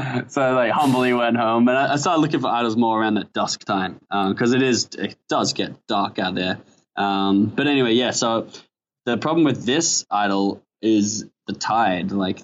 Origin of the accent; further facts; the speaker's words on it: Melbourne, Victoria, Australia; And since we're both from Melbourne